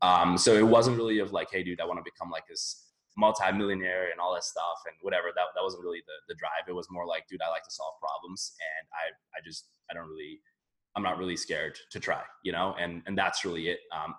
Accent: Netherlands; also born or lived in Switzerland; now in Boston, United States; where I'm from the Netherlands and Switzerland, like we don't know about that stuff.

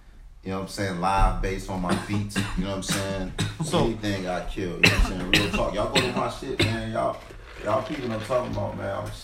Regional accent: Chicago, Illinois, United States; I'm originally from Chicago, man.

